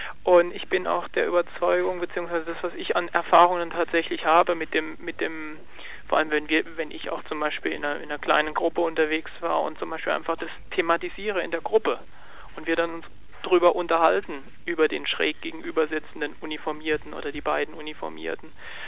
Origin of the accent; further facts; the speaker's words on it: Zweibrücken, Rhineland-Palatinate, Germany; aus meiner alten Heimatstadt, aus Zweibrücken